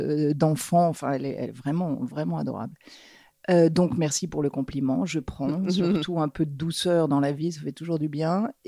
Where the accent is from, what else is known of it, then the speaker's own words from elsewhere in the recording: Centre-Val de Loire, France; Oui, alors j'ai grandi en Touraine jusq